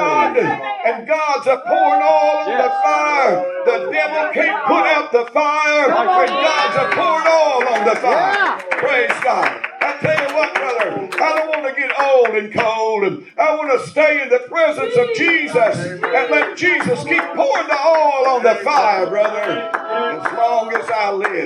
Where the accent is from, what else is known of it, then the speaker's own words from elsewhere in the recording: Georgia, United States; I'm from Georgia. I'm down south, you know.